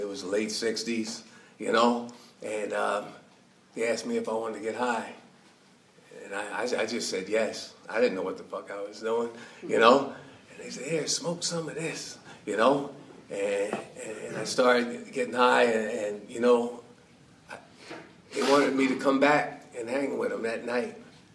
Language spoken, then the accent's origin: English; New Jersey, United States; now in Miami, United States; I was born and raised in Jersey, but I live in Miami now.